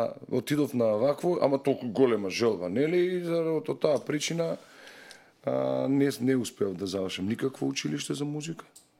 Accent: Ilinden, Skopje, North Macedonia; од кај што потекнувам ја од Илинден

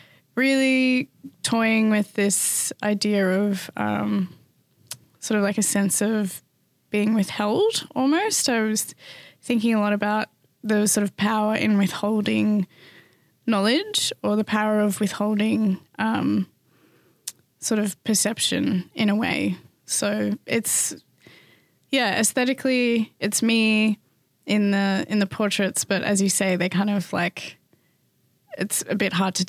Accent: Victoria, Australia; my family's been kind of dislocated from country for three generations. So I grew up on Wadawurrung country, but, you know, my ancestral place is Pitta Pitta, which is like 3 hours south of Mount Isa.

